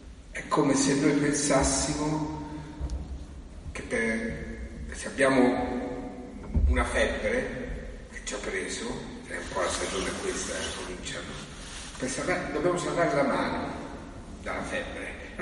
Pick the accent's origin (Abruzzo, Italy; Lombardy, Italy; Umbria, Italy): Umbria, Italy; Assisi; Io vengo da Assisi